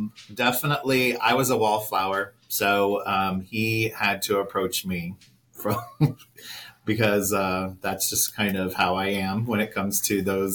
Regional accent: Kansas, United States; Well, I came from Kansas, so I'm a Midwest boy. I moved to the D.C. area in 2002

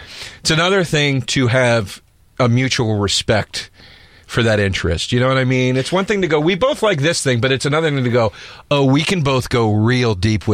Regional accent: Philadelphia, Pennsylvania, United States; I'm from Philly.

